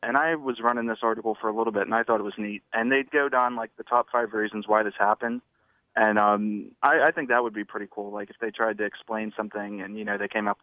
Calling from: Pittsburgh, Pennsylvania, United States; Oh, hey, Brian. … from Pittsburgh.

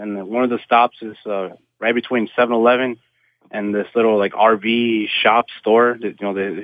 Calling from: Las Vegas, Nevada, United States; Brian, it's your favorite caller for After Dark … from Las Vegas.

